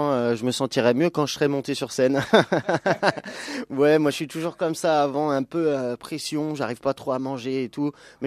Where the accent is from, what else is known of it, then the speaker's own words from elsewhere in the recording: Lyon, Auvergne-Rhône-Alpes, France; Ça s'est enchaîné, parti 10h du matin, arrivé 15h, moi je viens de Lyon.